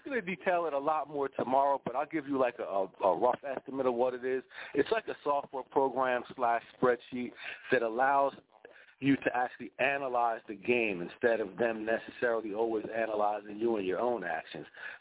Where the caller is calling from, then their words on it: New Jersey, United States; I'm calling from South Jersey